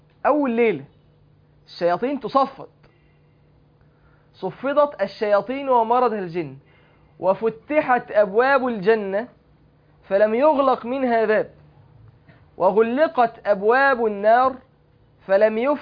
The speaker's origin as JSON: {"language": "Arabic", "town": "Mansoura", "region": "Dakahlia", "country": "Egypt", "said": "كان لسه شاب عندنا في المنصورة"}